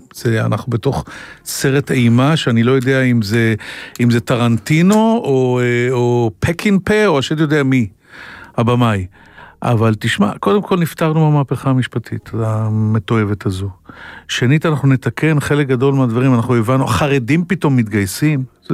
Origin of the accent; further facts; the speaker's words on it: Holon, Tel Aviv District, Israel; אנחנו עירוניים, אני מחולון בכלל.